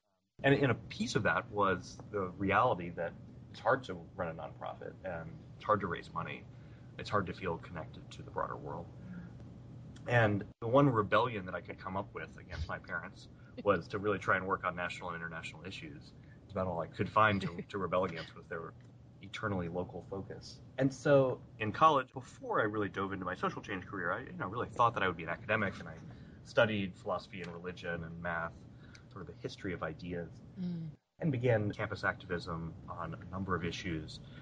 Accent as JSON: {"language": "English", "region": "North Carolina", "country": "United States", "tie": "born or raised there", "said": "I grew up in North Carolina, the son of two social workers who worked at nonprofits."}